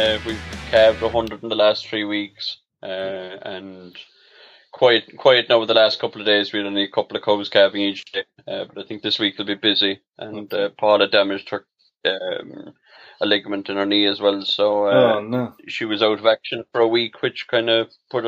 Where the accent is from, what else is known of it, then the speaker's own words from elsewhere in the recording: Limerick, Munster, Ireland; now in Cork, Ireland; Yeah, I grew up in Limerick, and I moved to Cork when I was 17.